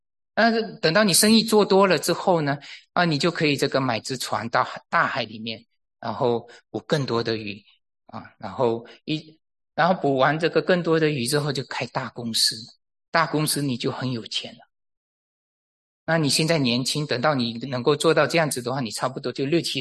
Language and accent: Chinese; Malaysia; 我是马来西亚来的